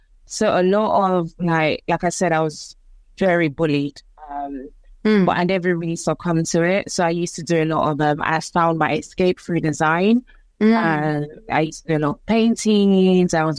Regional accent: Nigeria; now in London, United Kingdom; growing up in Nigeria, I was very confident. I didn't feel this difference. I didn't really feel like, oh, my accent is different.

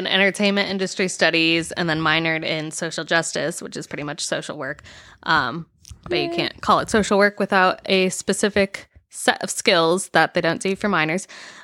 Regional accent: St. Louis, Missouri, United States; So I'm from St. Louis, Missouri. I came to Nashville to go to Belmont because it was the only place that I could find within driving distance of St. Louis

